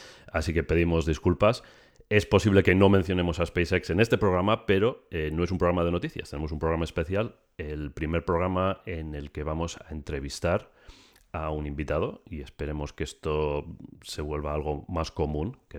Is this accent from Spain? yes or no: yes; Spain; Los dos somos españoles, pero nos tenemos que ir al otro lado del mundo.